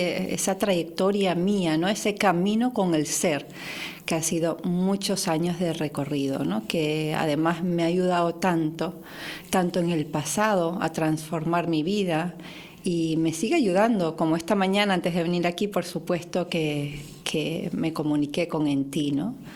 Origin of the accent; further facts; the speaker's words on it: Miami, Florida, United States; accent: mayamense; ¿y con ese acento de dónde vienes? ¿No? Yo digo, bueno, tengo un acento mayamense.